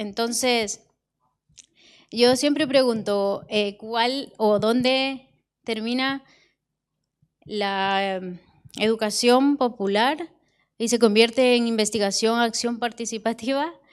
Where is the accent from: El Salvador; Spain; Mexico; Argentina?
El Salvador; Santa Marta, Cabañas; vengo de El Salvador, Centroamérica, específicamente de la comunidad de Santa Marta, que es una comunidad que fue forzada hacia Honduras durante el conflicto armado.